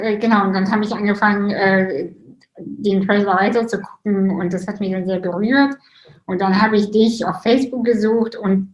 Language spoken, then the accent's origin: German; Russia; Und ich bin ja selber auch Russin.